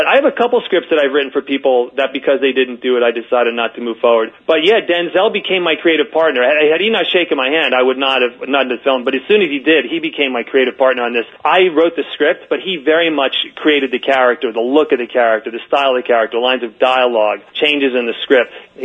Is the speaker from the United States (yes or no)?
yes; East Coast, United States; now in Los Angeles, United States; I grew up on the East Coast, which is also, you know, it's a very cement and ordered place.